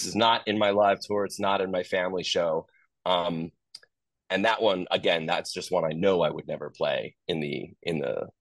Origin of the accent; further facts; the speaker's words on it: Long Island, New York, United States; I owe so much to like my hometown, Long Island, where I put myself through college by doing like birthday parties and communions and christenings.